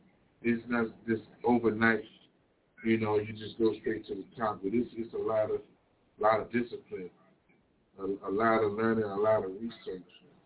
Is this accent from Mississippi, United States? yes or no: yes; Nancy, Mississippi, United States; And there were artists in Nancy, Mississippi, my hometown where I'm from.